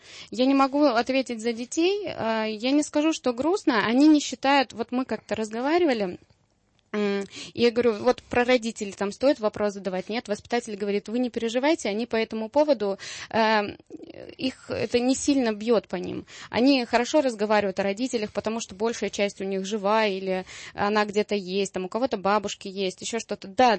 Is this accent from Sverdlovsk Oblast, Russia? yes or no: no; Rostov-on-Don, Rostov Oblast, Russia; Я сама из Ростова-на-Дону.